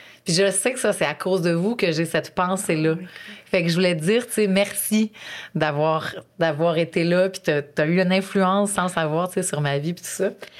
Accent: Dolbeau, Quebec, Canada; moi, je viens de Dolbeau, tu sais, je suis pas supposée là, de faire tout ça

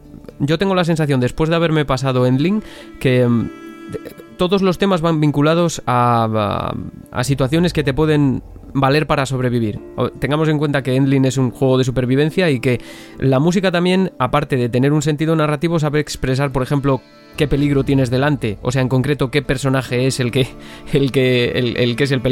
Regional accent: Zamora, Castile and León, Spain; ¿Qué me vas a decir a mí, Manel, que yo soy de Zamora?

